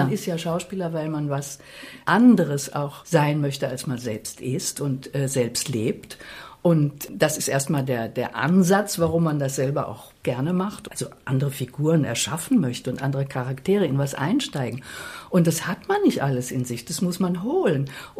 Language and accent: German; Offenbach, Hesse, Germany; born there; Ich komme ja aus Offenbach, da bin ich geboren, aber ich war auch ganz viel in Frankfurt bei meinen Großeltern.